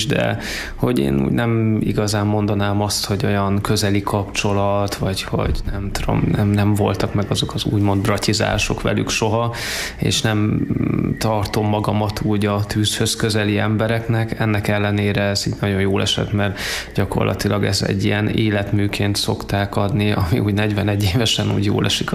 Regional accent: Kazincbarcika, Borsod-Abaúj-Zemplén, Hungary; Én Kazincz Barcikán nőttem fel, és ott ugye ott jártam általános iskolába

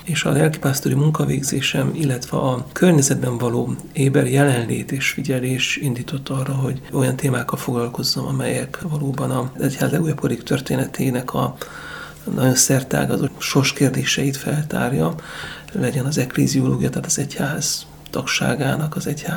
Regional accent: Transylvania, Romania; láttuk a kisebbségi létformában, akár erdélyi magyarként, akár reformátusként ennek a súlyát és az erejét

